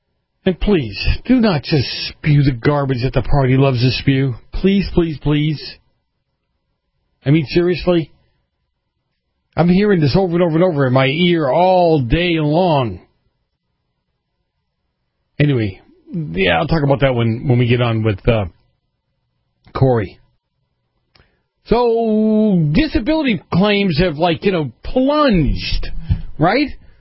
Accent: Massachusetts, United States; Hey, Jack, you're from my home state of Massachusetts.

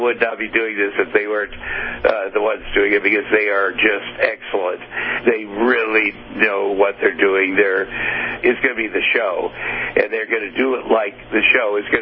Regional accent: Iowa, United States; I grew up in Tumble, Iowa, as a single father.

